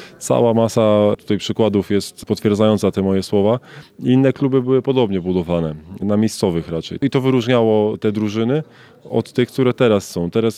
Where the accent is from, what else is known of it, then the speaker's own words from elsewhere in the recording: Olsztyn, Warmian-Masurian Voivodeship, Poland; born there; Ja jestem urodzony w Olsztynie.